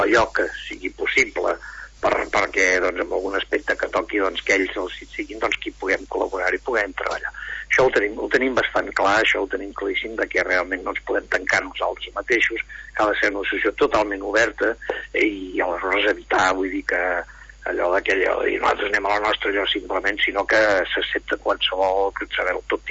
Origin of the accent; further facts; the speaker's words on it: La Bisbal d'Empordà, Catalonia, Spain; jo soc de la Bisbal i jo sé que quan estava a la Bisbal a vegades em passava això